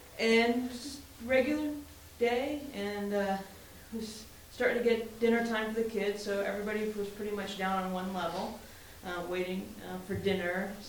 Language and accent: English; Midwest, United States; And as Renee said the other day, I'm from the Midwest too. I don't know earthquakes from anything. I know tornadoes and floods and blizzards, but I don't know earthquakes.